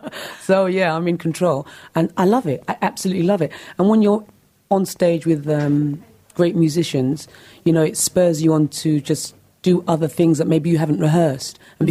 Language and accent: English; London, United Kingdom; you don't always feel as a black female growing up in London.